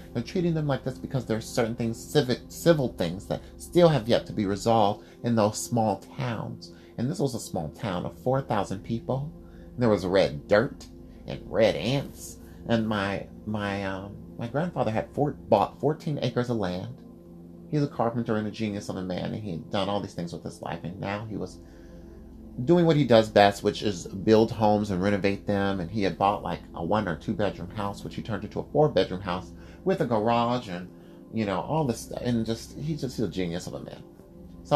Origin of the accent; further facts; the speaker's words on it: Ohio, United States; also born or lived in Georgia; And then we moved to Georgia. And in Georgia, now I'm like, I'm from Ohio.